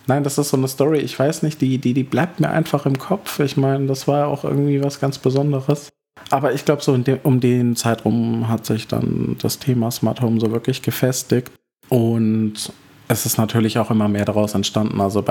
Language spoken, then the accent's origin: German; Pforzheim, Baden-Württemberg, Germany; Ich komme aus Baden-Württemberg, genauer gesagt aus Pforzheim, eine Großstadt zwischen Karlsruhe und Stuttgart.